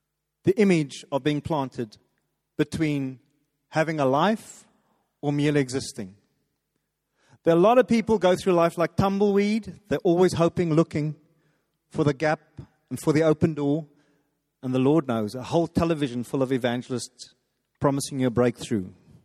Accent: England, United Kingdom; now in South Africa; God, I'm English in this Afrikaner town.

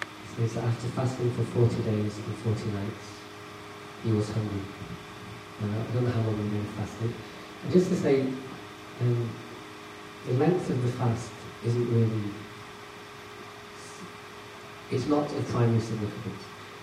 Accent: Wales, United Kingdom; born there; I was born in Wales, but I'm English just a few weeks ago.

